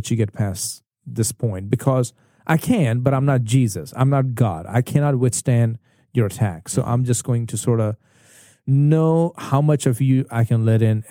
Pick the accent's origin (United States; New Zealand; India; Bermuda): India; English is a second language; For one, I'm not from around here. I'm from India. I'm 30 years old.